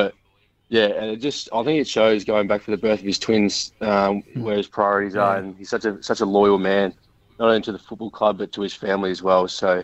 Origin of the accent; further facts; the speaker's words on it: Bridgewater, South Australia, Australia; also born or lived in Scott Creek; I've been all around the Adelaide Hills. So I grew up in Scott Creek and Bridgewater as well. Lived in Harndorf for a bit.